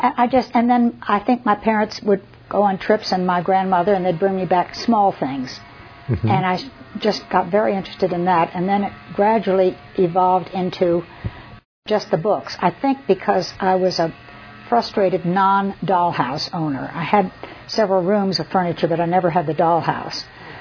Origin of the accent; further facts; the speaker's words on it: Philadelphia, Pennsylvania, United States; now in Richmond, United States; And then I loved Virginia. I'm from Philadelphia. And I'd never been to Richmond